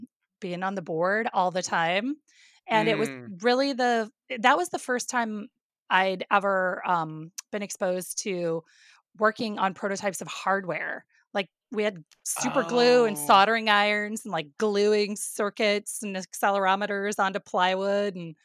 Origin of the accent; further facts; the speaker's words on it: Indiana, United States; So, you know, growing up in Indiana, like I had no idea that you could ever be in the games industry.